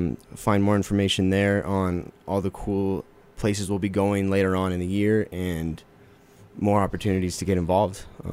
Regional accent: Fort Collins, Colorado, United States; I'm from Fort Collins and drove down here the other day, and we're gonna be here till about Saturday.

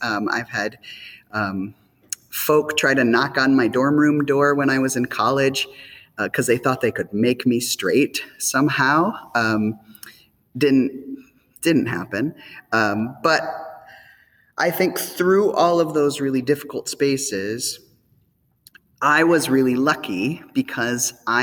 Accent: Sioux Falls, South Dakota, United States; Yeah, I was in Sioux Falls.

